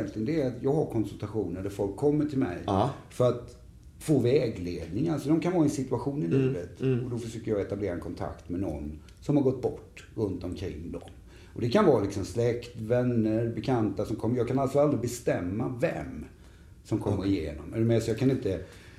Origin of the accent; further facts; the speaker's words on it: Eksjö, Jönköping County, Sweden; Ja, jag växte upp i jag växte upp i Småland.